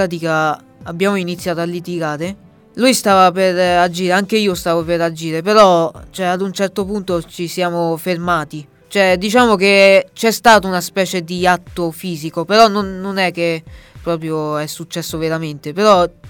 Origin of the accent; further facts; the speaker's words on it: Rome, Lazio, Italy; born there; Io sono del Bangladesh, però sono nato qui, qui a Roma. E i miei genitori sono originari del Bangladesh.